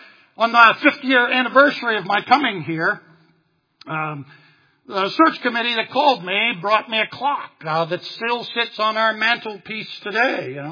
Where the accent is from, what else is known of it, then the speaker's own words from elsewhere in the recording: Pennsylvania, United States; I said, no, sir, I was born in Pennsylvania. Well, did you grow up in the South? No, sir, I grew up in Pennsylvania, too.